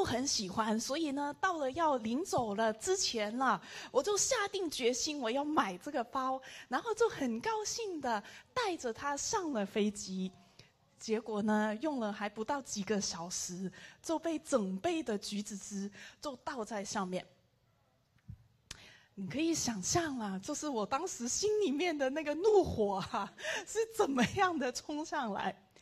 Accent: Hong Kong; moved away; 我是从香港来的，然后呢有一次我就从就是回去香港探亲啊

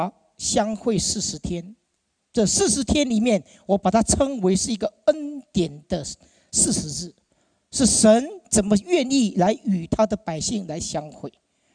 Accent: Taiwan; 我小时候我是从台湾来

